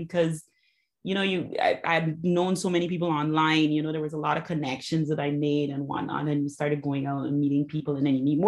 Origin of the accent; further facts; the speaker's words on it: Barbados; And I'm from the Caribbean. I grew up in Barbados.